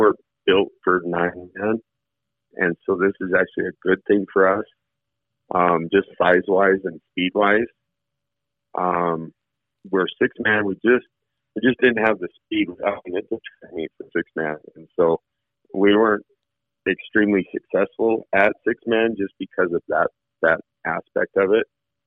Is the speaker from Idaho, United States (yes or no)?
yes; Rigby, Idaho, United States; No, actually, I grew up in Southeast Idaho, over in a little town called Rigby. It's not so little anymore.